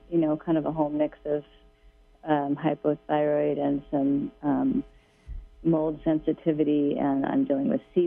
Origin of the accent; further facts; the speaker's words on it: Westhaven, California, United States; From in West Haven, Humboldt County.